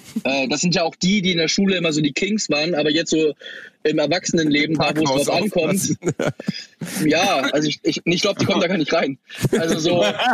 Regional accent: Bergedorf, Hamburg, Germany; Nee, auch bei uns in Bergedorf. Also ich hatte immer so 10 Minuten Fußweg.

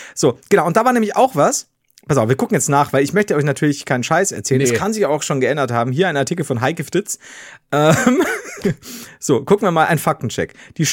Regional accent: Bavaria, Germany; Leute, als Bayer hier also meine Warnung

